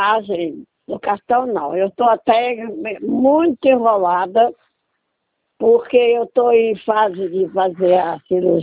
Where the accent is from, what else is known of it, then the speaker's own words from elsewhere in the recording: Rio de Janeiro, Brazil; eu sou do Rio. Sou do Rio.